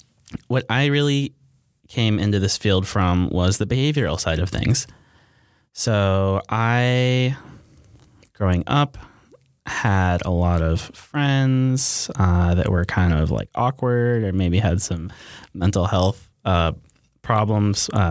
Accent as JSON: {"language": "English", "town": "Monterey", "region": "California", "country": "United States", "tie": "born there", "also_born_or_lived": "Stockton / Berkeley", "said": "I was born in Monterey, California. I've sort of been like orbiting the Bay Area my whole life. Spent some time in Stockton and Berkeley."}